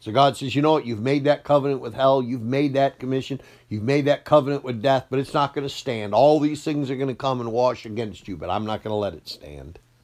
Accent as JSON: {"language": "English", "town": "Machias", "region": "Maine", "country": "United States", "tie": "born or raised there", "said": "I know I grew up in Machias, and I used to say, it don't make no never mind no how."}